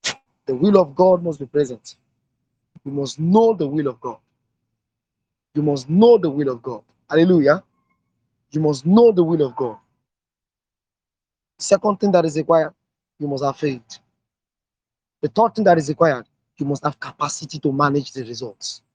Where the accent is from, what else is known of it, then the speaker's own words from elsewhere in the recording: Yorubaland, Nigeria; I was brought up in Yoruba, I mean in Yoruba land, and I was I was what you call a Yoruba boy, I didn't really understand Yoruba. I mean, I couldn't really speak Yoruba in a setting, in a formal setting.